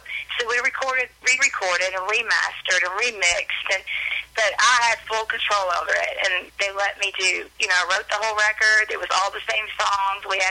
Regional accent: West Virginia, United States; I'm Southern, I'm from West Virginia, and there's no one, you know, really female anyway coming out of that state, and they support me back there

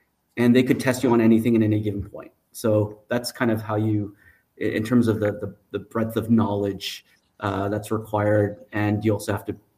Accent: Montreal, Quebec, Canada; I'm actually born and raised in Montreal.

